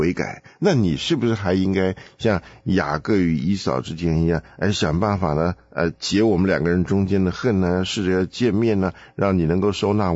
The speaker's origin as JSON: {"language": "Chinese", "country": "China", "said": "我们中国人比较明白的就是说啊，为人师表啊"}